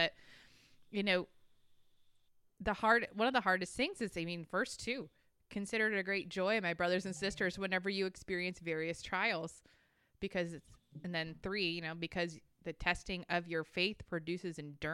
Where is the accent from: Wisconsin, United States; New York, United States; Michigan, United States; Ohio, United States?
Michigan, United States; Listen, I grew up in Michigan. This is not cold.